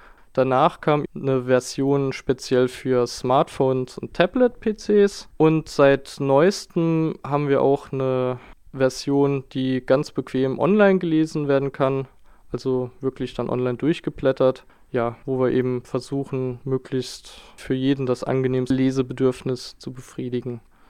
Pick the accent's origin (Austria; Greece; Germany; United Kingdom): Germany; Southwest Germany; Also ich stamme beispielsweise ursprünglich aus dem Südwesten Deutschlands